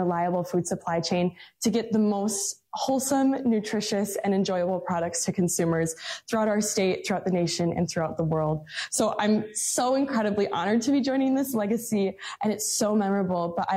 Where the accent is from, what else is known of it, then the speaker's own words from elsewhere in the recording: Poynette, Wisconsin, United States; I grew up in Poinette, Wisconsin, and I was very involved in 4-H and FFA as I was growing up.